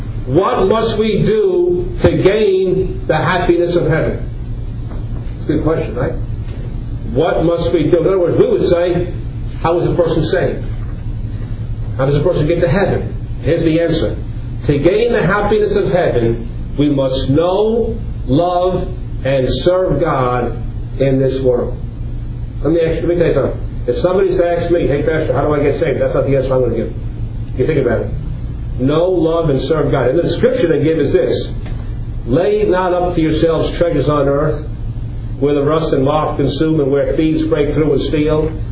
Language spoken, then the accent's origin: English; Flushing, New York, United States; When I was a boy, and I grew up in Flushing, Queens, right here, when I was a boy, I was taught from the Baltimore Catechism.